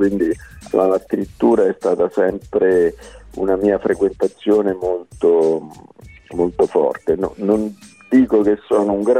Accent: Latina, Lazio, Italy; born there; Latina è sempre Latina, sempre la mia città natale.

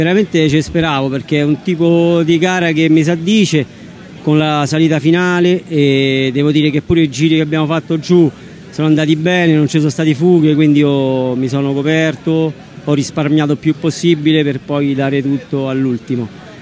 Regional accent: Anzio, Lazio, Italy; Io sono di Anzio e ho 58 anni.

